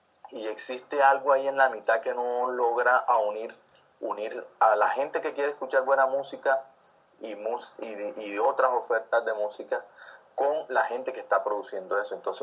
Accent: Cartagena, Bolívar, Colombia; yo soy estudiante de antropología, soy un cartagenero, pues no soy nacido en Cartagena, pero toda mi vida la he vivido acá en Cartagena, no conozco otra cosa sino el mar y la arena de Cartagena.

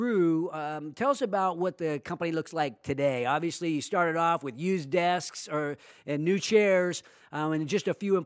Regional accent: Sacramento, California, United States; And now I'm focused on my hometown. And I didn't even know what an entrepreneur was until you and I became friends. So what is entrepreneurship in Sacramento all about?

